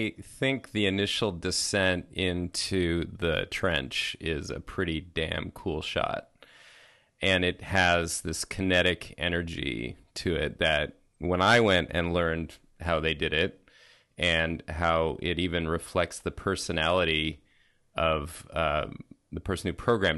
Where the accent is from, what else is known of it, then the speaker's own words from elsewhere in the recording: Menlo Park, California, United States; The Homebrew Computer Club had just that year started in my hometown of Menlo Park